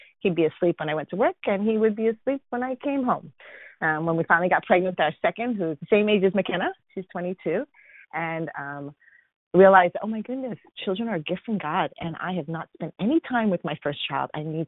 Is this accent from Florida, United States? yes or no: no; San Diego, California, United States; I am a platinum from San Diego, California.